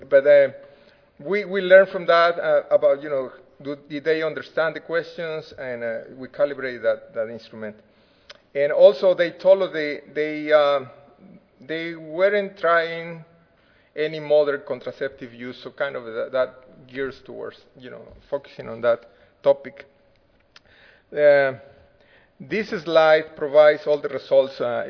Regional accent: Veracruz, Mexico; the latest from Veracruz, my hometown in Mexico, by the way.

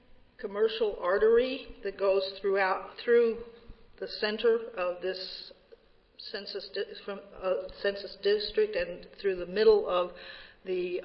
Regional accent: Texas, United States; moved away as an adult; now in New York City, United States; I hail from Texas, but I've lived in New York City for quite some time.

